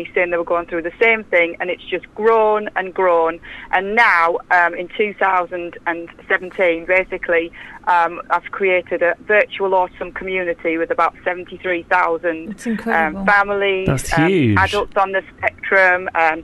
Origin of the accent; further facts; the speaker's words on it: Middlesbrough, North East England, United Kingdom; accent: Middlesbrough; now in London, United Kingdom; Because you probably picked up my accents from Middlesbrough. I'm from And when I moved to London, obviously, I didn't know anybody at all.